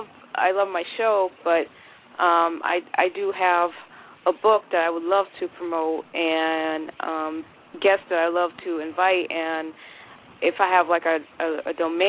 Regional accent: Connecticut, United States; I'm from Connecticut.

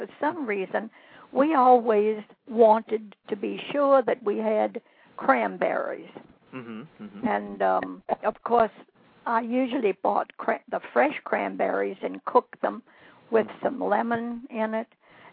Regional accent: New Orleans, Louisiana, United States; now in Hammond, United States; I grew up in the big town of New Orleans, so I was born there.

